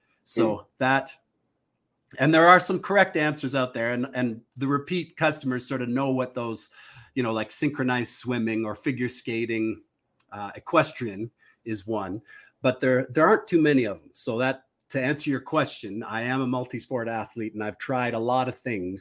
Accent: Toronto, Ontario, Canada; I grew up in Toronto, a suburb of various suburbs of Toronto at different times.

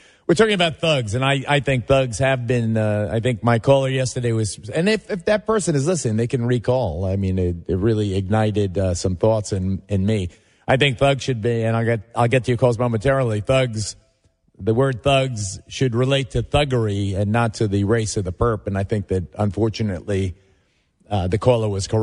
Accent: Williamsburg, New York, United States; born or raised there; also born or lived in West Babylon

